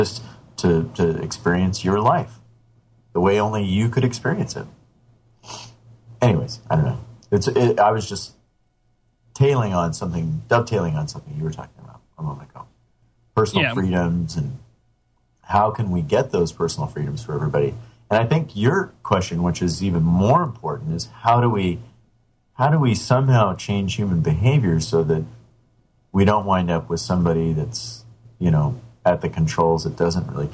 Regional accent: United States; As an American, I honestly just don't feel like I could have any effect on my government.

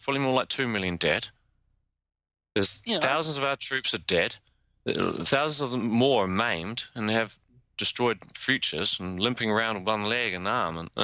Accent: Luton, East of England, United Kingdom; this has spilled over in my hometown in Luton, 30 miles, 50 k's north of London, northeast of London.

